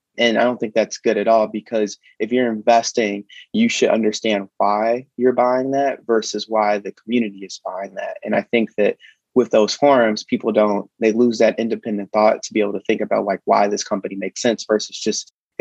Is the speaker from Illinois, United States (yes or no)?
yes; Chicago, Illinois, United States; I grew up on the south side of Chicago, and I actually attended a public school that had a financial education curriculum.